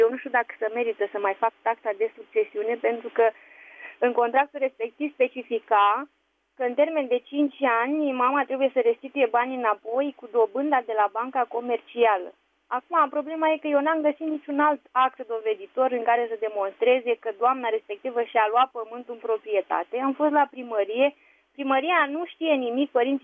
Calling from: Craiova, Dolj, Romania; de la Craiova.

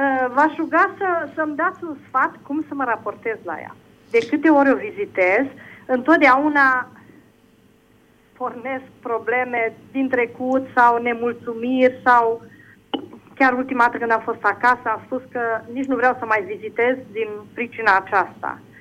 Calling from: Norway; sunt din Norvegia.

